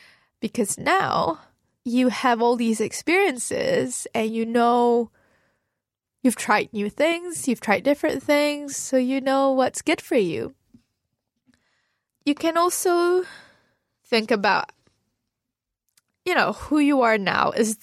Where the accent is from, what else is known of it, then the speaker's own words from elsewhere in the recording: Malaysia; I never saw myself as Malaysian first or Muslim first